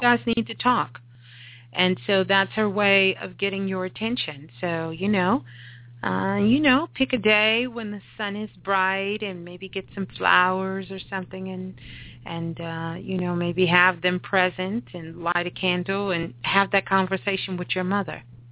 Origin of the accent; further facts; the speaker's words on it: Brooklyn, New York, United States; Okay. Well, I'm a Brooklyn girl.